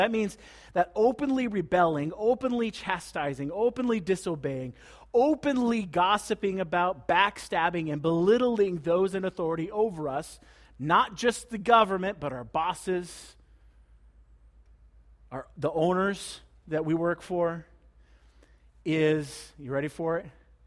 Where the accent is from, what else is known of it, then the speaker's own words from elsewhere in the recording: United States; I'm an American, and immediately I go, excuse me? We were founded on rebellion.